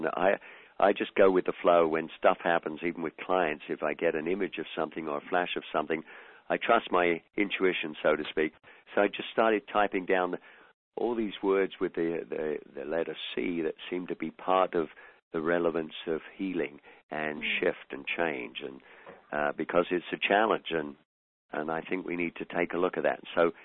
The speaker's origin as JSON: {"language": "English", "region": "London", "country": "United Kingdom", "tie": "born or raised there", "said": "As a young kid, growing up in London, I never knew of anybody who went to counseling."}